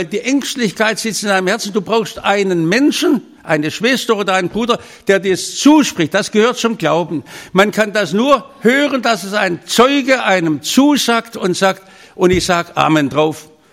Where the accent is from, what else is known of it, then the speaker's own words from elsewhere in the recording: Stuttgart, Baden-Württemberg, Germany; Ich muss ja immer lachen als Stuttgarter